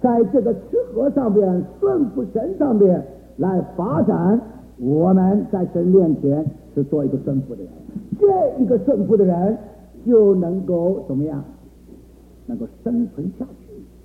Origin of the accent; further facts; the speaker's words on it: China; 特别我们中国人的伦理，我们做事是根据好坏